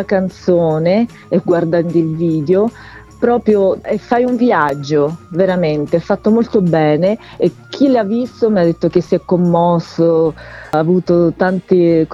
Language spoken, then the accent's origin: Italian; Roiano di Campli, Abruzzo, Italy; born there; Intanto sono abruzzese, sono nata in un piccolo paesino di montagna, Roiano di Campli.